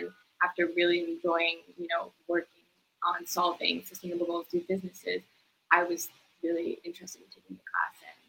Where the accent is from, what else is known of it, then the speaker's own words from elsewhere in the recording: New York City, New York, United States; I'm also from New York City, and I'm a senior, and I'm 17.